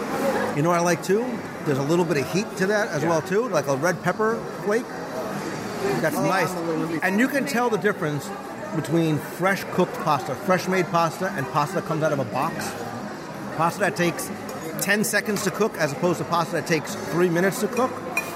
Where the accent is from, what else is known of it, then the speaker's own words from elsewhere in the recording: New Jersey, United States; I grew up in New Jersey. I know Zeppole.